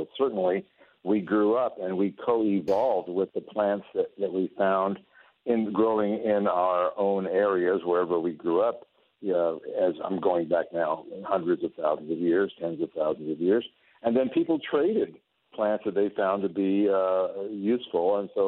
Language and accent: English; El Paso, Texas, United States; The Cafe Mexicana, as we call it down on the border where I grew up in El Paso.